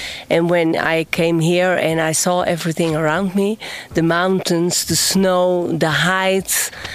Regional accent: Netherlands; English is a second language

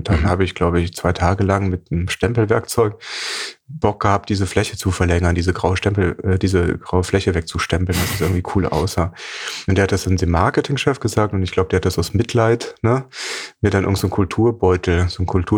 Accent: Eschweiler, North Rhine-Westphalia, Germany; Ursprünglich aus so einer ganz kleinen Stadt. Ist eine Stadt, kein Dorf. Eine kleine Stadt zwischen Aachen und Köln, Eschweiler.

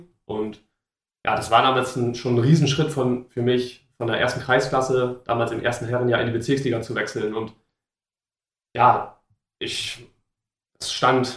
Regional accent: Neulangen, Germany; dann bin ich wieder zurückgegangen in meine Heimat nach Neulangen

